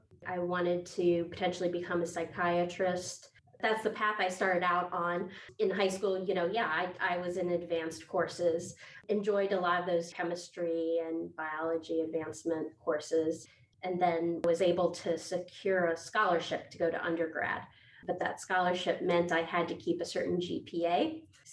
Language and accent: English; Columbus, Ohio, United States; born there; No, I was not. I was born in Columbus, Ohio.